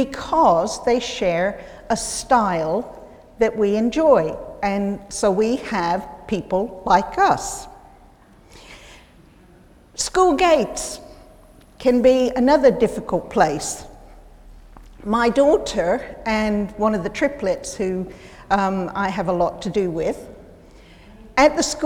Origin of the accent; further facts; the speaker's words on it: United States; I was okay, because being American, I often used what she considered neutral words anyway, like bathroom and living room.